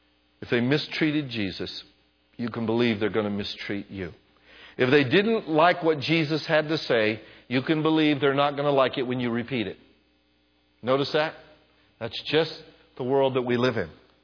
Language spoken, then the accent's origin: English; United States; And I'm more American now than I ever was before. I'm glad I'm American.